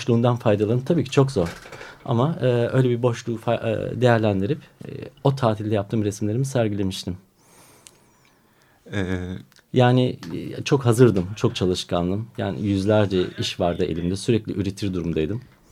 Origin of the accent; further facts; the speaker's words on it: Germany; Almanya'da doğdum, büyüdüm. Üniversiteyi burada okudum.